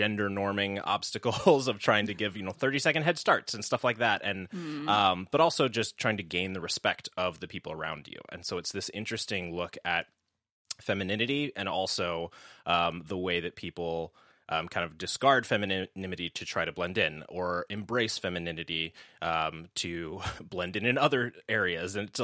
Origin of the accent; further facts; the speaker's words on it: Chicago, Illinois, United States; from Chicago, and I would be Cocktail Barbie.